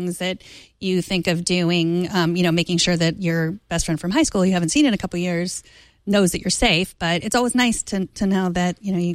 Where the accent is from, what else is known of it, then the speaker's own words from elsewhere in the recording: Houston, Texas, United States; I grew up in Houston. I've seen the neighborhood that I grew up in, the house down the street from me.